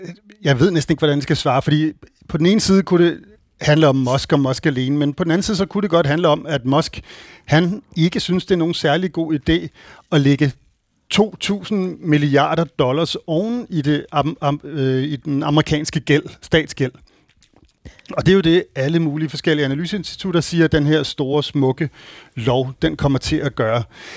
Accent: Germany; Danish is a second language; Jeg er tysker, men jeg er ikke nazist

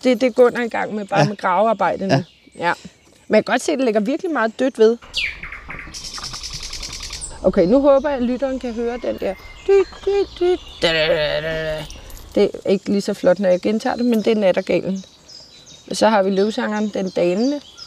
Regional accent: Capital Region of Denmark, Denmark; jeg kommer fra Bornholm, hvor der er fire gange så mange havesanger som i resten af landet.

